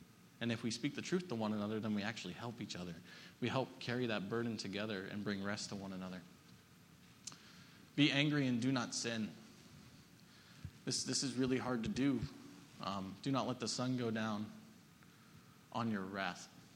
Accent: United States; As an American, those are really hard words to grasp.

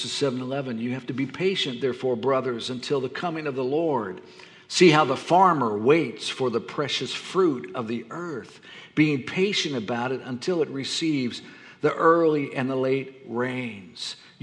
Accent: Florida, United States; She's from Maine. I'm from Florida.

